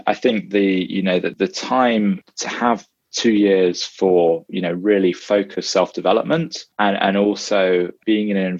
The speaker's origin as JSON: {"language": "English", "country": "United Kingdom", "said": "as a Brit and a kind of a domestic student"}